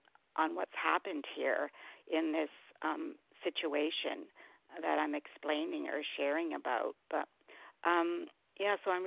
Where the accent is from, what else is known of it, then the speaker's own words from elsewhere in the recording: Ontario, Canada; and I'm from Ontario, Canada.